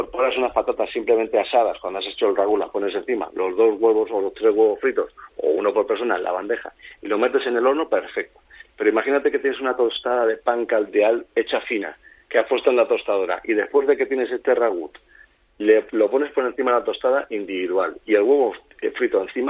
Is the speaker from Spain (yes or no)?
yes; Valencian Community, Spain; Yo soy de la Comunidad Valenciana